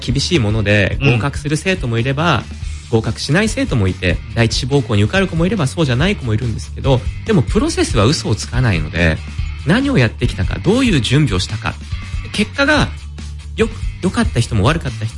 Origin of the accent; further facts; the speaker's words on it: Takasaki, Gunma, Japan; 地元高崎市とちょっと似てるなっていう感じで